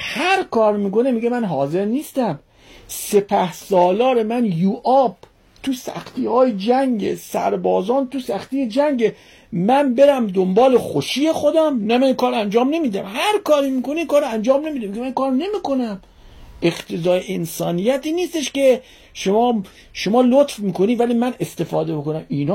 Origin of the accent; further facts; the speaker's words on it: Iran; گفتم من ایرانیم.